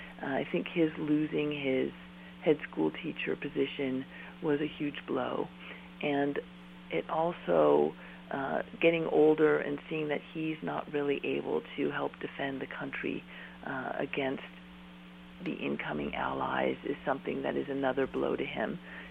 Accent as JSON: {"language": "English", "region": "Colorado", "country": "United States", "tie": "born or raised there", "said": "with both my parents being German, and I grew up in Colorado, and there were always a lot of Germans"}